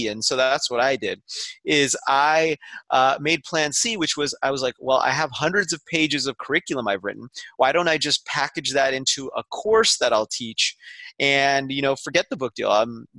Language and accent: English; Las Vegas, Nevada, United States; I grew up in Las Vegas, Nevada. Not a lot of people grow up there. And yeah, I was born and raised.